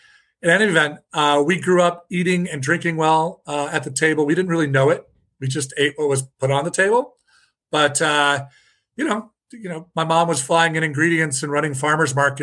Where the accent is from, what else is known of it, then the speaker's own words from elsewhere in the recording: Cleveland Heights, Ohio, United States; So I grew up in Cleveland Heights, suburb of east side of Cleveland.